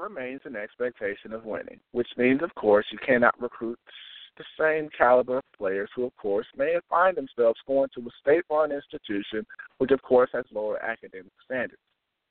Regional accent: the South, United States; very unfortunate to say this because I am also from the South

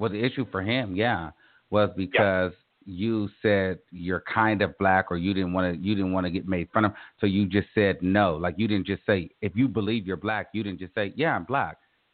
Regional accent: California, United States; And I've grown up, you know, in the Valley. I've lived in San Francisco. I'm from Northern California.

